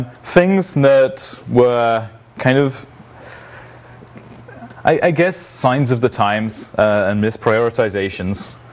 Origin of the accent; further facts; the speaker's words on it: England, United Kingdom; now in Lund, Sweden; I'm originally from England, but I'm living in Lund these days